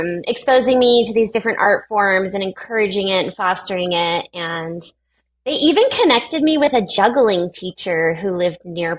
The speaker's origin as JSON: {"language": "English", "town": "San Bernardino", "region": "California", "country": "United States", "tie": "born or raised there", "said": "I grew up in San Bernardino, California."}